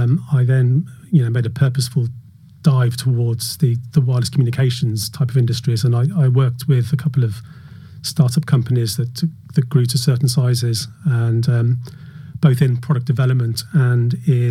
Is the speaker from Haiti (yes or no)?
no; Peterborough, East of England, United Kingdom; moved away as an adult; also born or lived in Bristol; now in Wales; I grew up near Peterborough, but then post-university moved down to Bristol, and I lived in Bristol for 15 years or so before ultimately ending up down in Wales.